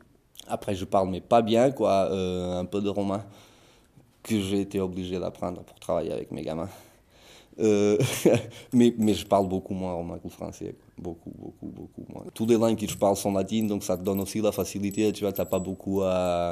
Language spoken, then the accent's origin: French; Portugal; French is a second language; now in France; quand j'étais jeune au Portugal